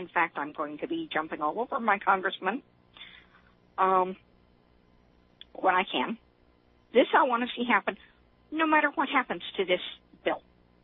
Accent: Seattle, Washington, United States; Yeah, and I'm that rare creature. I'm a native Seattleite. I was raised in Seattle. We didn't use y'all in Seattle either.

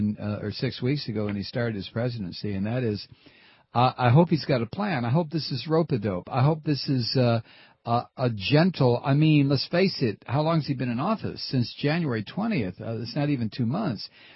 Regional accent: United States; I you know, being an American, we have as much interest in soccer here as we do in I don't know, in quilting bees.

